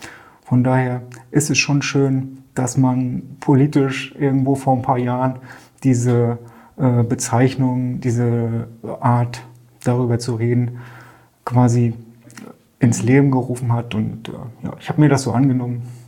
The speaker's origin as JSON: {"language": "German", "town": "Rostock", "region": "Mecklenburg-Vorpommern", "country": "Germany", "tie": "born there", "also_born_or_lived": "Ribnitz-Damgarten", "said": "ich bin in Rostock geboren und habe 38 Jahre auf der anderen Seite der Recknitz in Damgarden gelebt. Ich bin auf der Recknitz zu Hause, quasi direkt dazwischen."}